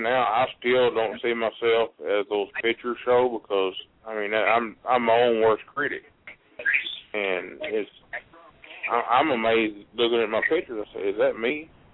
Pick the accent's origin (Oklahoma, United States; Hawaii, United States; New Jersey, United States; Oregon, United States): Oklahoma, United States; I am from Oklahoma.